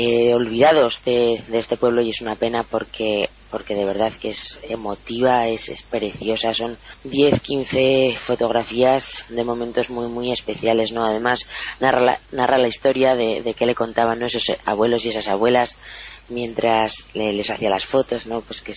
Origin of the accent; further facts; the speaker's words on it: Navarre, Spain; como somos los buenos navarros de comedores y bebedores